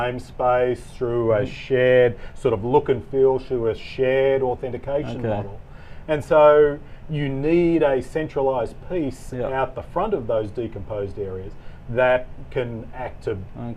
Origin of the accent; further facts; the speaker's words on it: Australia; As Nick said, I'm an Australian.